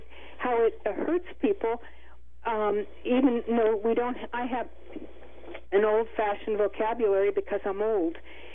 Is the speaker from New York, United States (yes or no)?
no; Ohio, United States; like in my hometown, it's been turned into a ghost town. It was a heavily industrialized town, and now in Ohio, and now it's the Rust Belt.